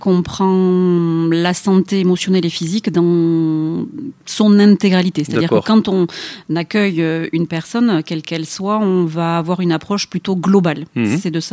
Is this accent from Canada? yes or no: no; Dax, Nouvelle-Aquitaine, France; Je suis née à Dax, j'ai grandi à Dax